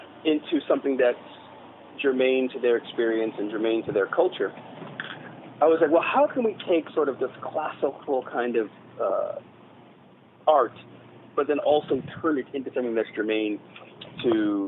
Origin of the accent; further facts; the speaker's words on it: Haiti; my father's from Haiti, so mm-hmm. I grew up in Haiti.